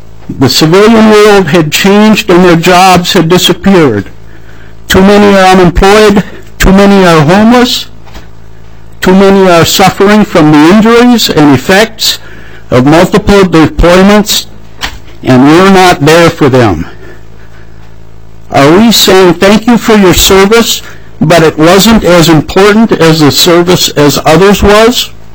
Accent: Brooklyn Park, Minnesota, United States; I'm from Brooklyn Park.

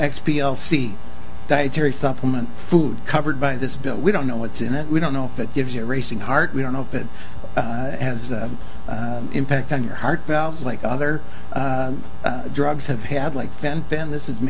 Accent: Red River Valley, United States; I want you to know that I'm born and raised in the Red River Valley.

